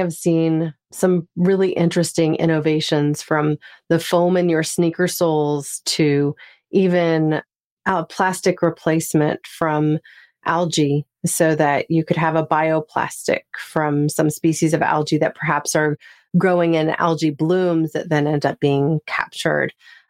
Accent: California, United States; we had another atmospheric river come through my hometown in Northern California.

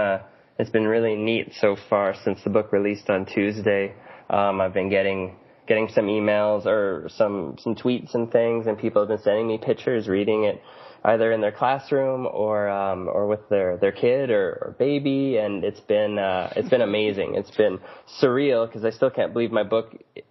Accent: Vancouver, British Columbia, Canada; I grew up in Vancouver, so I grew up with lots of rainy days.

